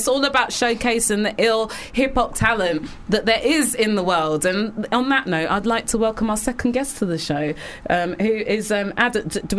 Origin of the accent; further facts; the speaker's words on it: England, United Kingdom; listen, mate, I'm English.